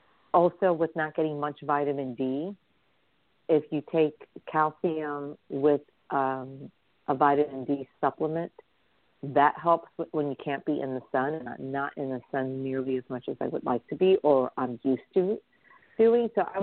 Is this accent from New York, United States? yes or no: yes; New York City, New York, United States; I am as much as I adore nature, I am a ride or die New Yorker. So I'm here in the trenches with my fellow New Yorkers, which is fine.